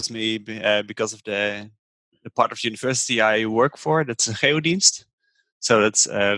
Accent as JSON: {"language": "English", "region": "Groningen", "country": "Netherlands", "second_language": "English", "said": "I'm from the Netherlands, from Groningen. It's a town in the north of the Netherlands. And I'm a GIS specialist at the university there."}